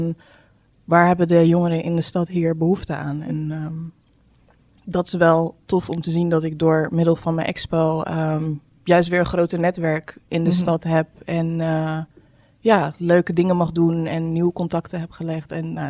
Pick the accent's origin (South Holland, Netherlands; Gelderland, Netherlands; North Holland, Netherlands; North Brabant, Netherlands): North Brabant, Netherlands; Roosendaal; Nee, ik kom niet uit Amsterdam. Ja, iedereen denkt ook van... jij komt uit de Randstad. Dan zeg ik, nee, ik kom uit Roosendaal.